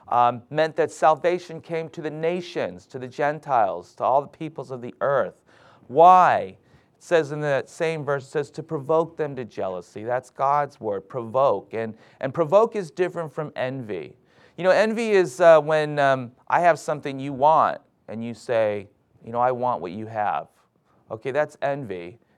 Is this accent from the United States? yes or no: yes; Los Angeles, California, United States; And the great thing about being from Los Angeles, from my perspective, is it's ho